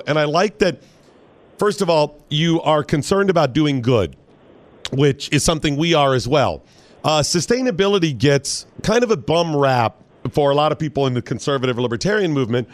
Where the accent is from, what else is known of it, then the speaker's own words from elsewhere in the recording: Ashtabula, Ohio, United States; I grew up in Ashtabula in Lake Counties.